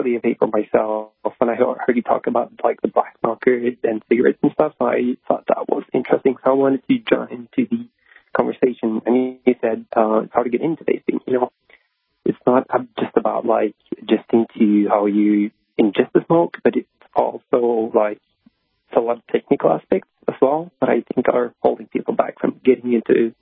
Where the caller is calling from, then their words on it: Norway; English is a second language; I'm from Norway, so it's like 4 a.m. here.